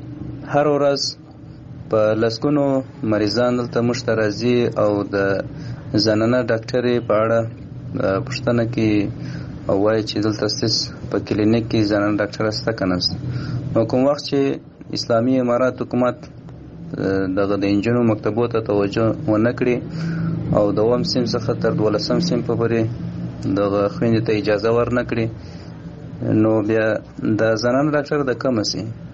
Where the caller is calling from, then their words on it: Helmand, Afghanistan; د هلمند ولایت اوسیدونکی یم.